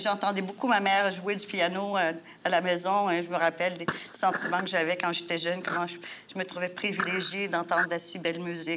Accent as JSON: {"language": "French", "town": "Montreal", "region": "Quebec", "country": "Canada", "tie": "born there", "said": "Oui, je suis née sur le plateau Mont-Royal, sur la rue Parthenay, dans la maison de ma grand-mère."}